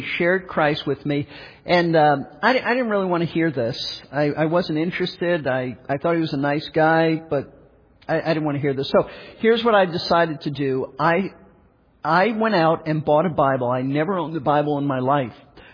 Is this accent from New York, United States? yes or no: yes; New York, United States; I mean, you know, I grew up in New York.